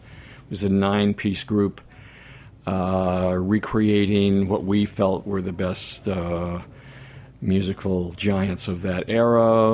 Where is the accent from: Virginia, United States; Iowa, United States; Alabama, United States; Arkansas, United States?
Virginia, United States; also born or lived in Vermont; now in New York, United States; No. Born and raised in Virginia, outside of Washington. Family was from Vermont and from Boston.